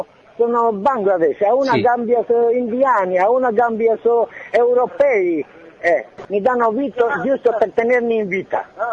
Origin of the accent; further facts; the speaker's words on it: Croatia; Italian is a second language; sono da Croazia e come qua